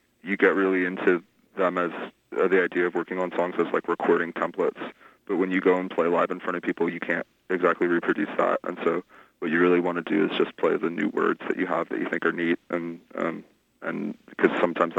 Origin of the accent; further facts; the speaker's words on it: Tacoma, Washington, United States; now in Seattle, United States; Yeah, I am. I grew up in the South Sound in, like, the Silicon University Place Tacoma area and stuff. It's about a half an hour south of Seattle. And then I've been living in Seattle with one minor exception for the last, like, 6 years.